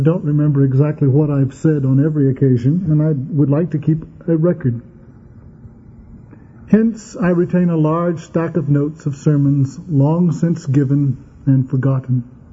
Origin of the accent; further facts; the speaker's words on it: Prescott, Arizona, United States; also born or lived in Phoenix; from Prescott and Phoenix, Arizona